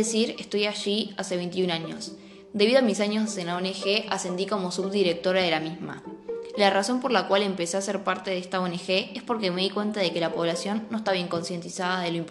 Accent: Córdoba, Argentina; tengo 43 años y nací en Córdoba, donde me crié con mi familia rodeada de naturaleza y de verde.

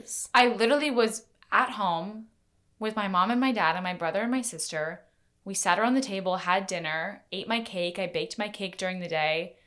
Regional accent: Maine, United States; When G and I grew up in Maine, my dad, we had a hot tub.

